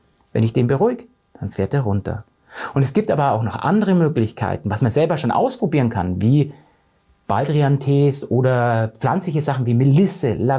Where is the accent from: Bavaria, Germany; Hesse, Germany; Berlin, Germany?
Bavaria, Germany; Faschingszeit heißt es bei uns in Bayern, also Karneval oder wie auch immer